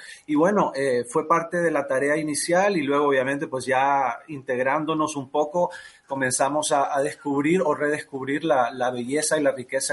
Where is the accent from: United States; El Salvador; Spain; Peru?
United States; born there; I spent 30 years, 30 años en Estados Unidos. ¿Tú te imaginas? Bueno, yo nací en Estados Unidos